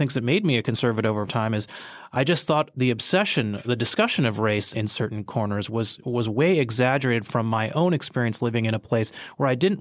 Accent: Michigan, United States; born or raised there

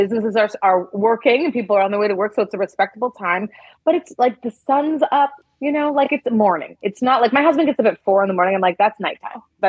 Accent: Canada; now in United States; I grew up in Canada where like, you know, God, I've never, people don't walk around with guns.

